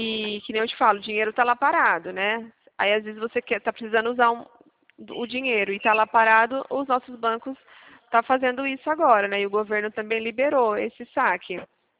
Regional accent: Avaré, São Paulo, Brazil; Verdade, sou de Avaré. Mas eu não moro, a gente trabalha numa central, mas eu não moro mais aí. Mas eu sou daí.

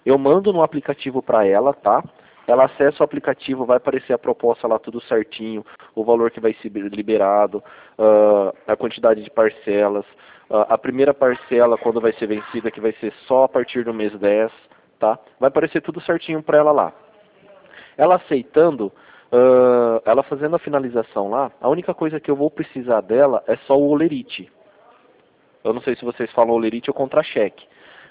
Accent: Rio Claro, São Paulo, Brazil

